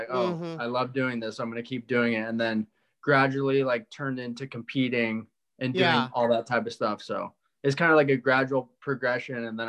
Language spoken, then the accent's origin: English; San Clemente, California, United States; now in Mar Vista, United States; I'm from San Clemente, but I live in Mar Vista now.